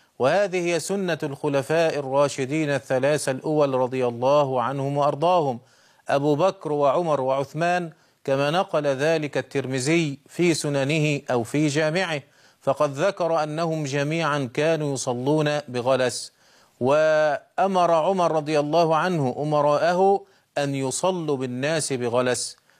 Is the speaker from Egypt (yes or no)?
yes; Egypt; عندنا في مصر